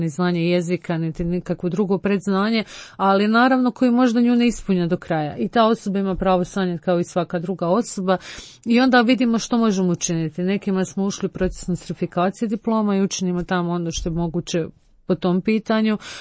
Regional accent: Croatia; To je nešto što i mi radimo kao Hrvati za sebe

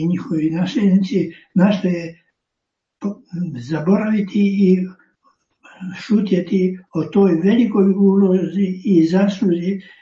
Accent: Croatia; Mi smo dobivali Hrvati od naših biskupa i od naših izbjeglica

